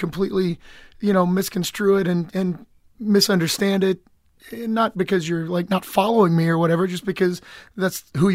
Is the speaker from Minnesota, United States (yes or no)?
no; Lexington, Kentucky, United States